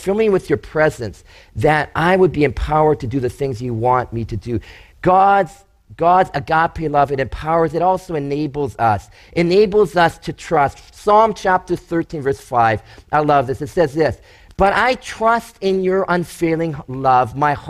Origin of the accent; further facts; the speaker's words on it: Chilliwack, British Columbia, Canada; But we had, when we grew up in Chilliwack, there was a family that used to eat this like an apple, okay?